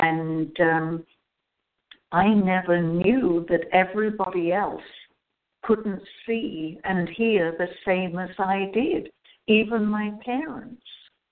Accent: Somersham, East of England, United Kingdom; born there; where I was born in Cambridge, in a place called Somersham.

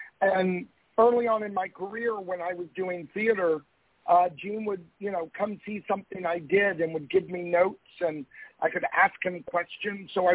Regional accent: Texas, United States; growing up in Texas, we had the million-dollar movie that played in the, I think a lot of cities and states did, but ours was every day after school.

